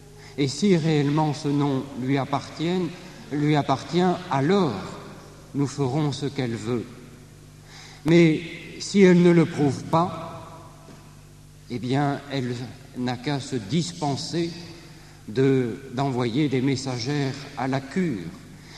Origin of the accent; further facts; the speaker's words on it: France; puisque nous sommes français, avec un certain esprit critique